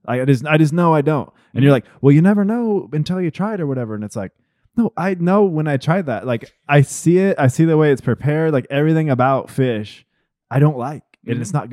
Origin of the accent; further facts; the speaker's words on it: Kansas, United States; And I'm from Kansas, so it's okay to not like fish.